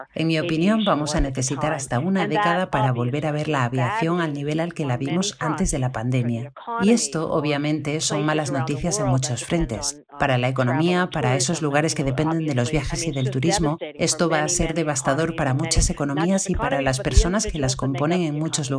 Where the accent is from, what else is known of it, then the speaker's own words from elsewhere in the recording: Puerto Rico; De hecho, soy puertorriqueña